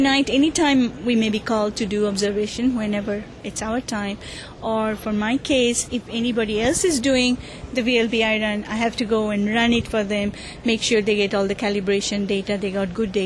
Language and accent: English; Kolkata, West Bengal, India; also born or lived in Bangalore; And I was born in Calcutta in India. And I studied there until I did my MSc, Master's in Physics, from Calcutta University.